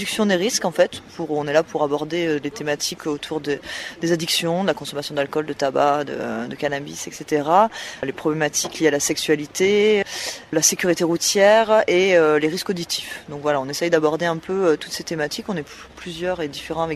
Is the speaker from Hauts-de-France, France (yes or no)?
no; Occitanie, France; vu qu'on vient tous de Lozère et qu'on est que des petites associations